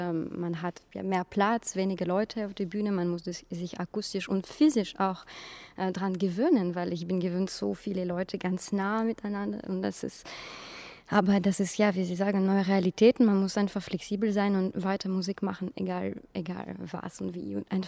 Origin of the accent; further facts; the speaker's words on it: Russia; born there; German is a second language; ich bin in Russland geboren.